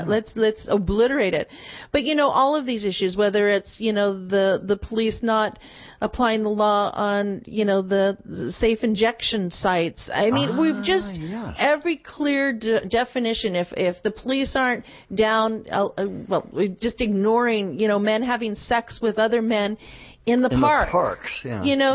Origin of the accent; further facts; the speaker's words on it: British Columbia, Canada; But I don't think we as British Columbians would like to have the naming of our stadium that's paid for out of our coffers associated with a corporate sponsor